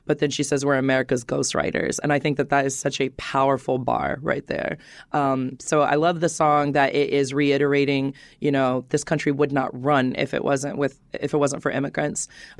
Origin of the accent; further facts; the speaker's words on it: Indianapolis, Indiana, United States; it can be very difficult growing up in the Midwest and kind of surviving the othering and the marginalization that we feel. I felt it more palpable in Indiana than other places I've lived.